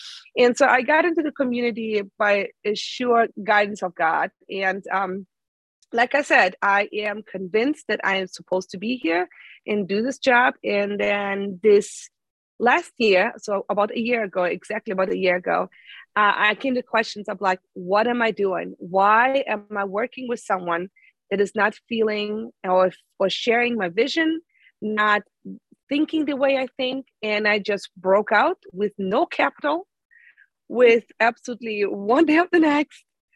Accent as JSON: {"language": "English", "country": "Germany", "tie": "born or raised there", "second_language": "English", "moved": "as an adult", "lives_now": "United States", "said": "So, you know, the funny thing is that I grew up in Germany, and the whole learning process of becoming a midwife over there, which I was over there, it's a little bit different than over here."}